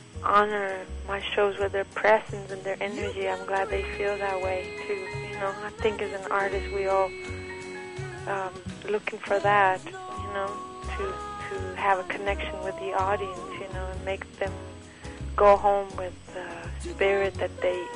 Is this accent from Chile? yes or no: yes; Chile; first language Spanish; English is a second language; I'm originally from Chile, so I speak my first language is Spanish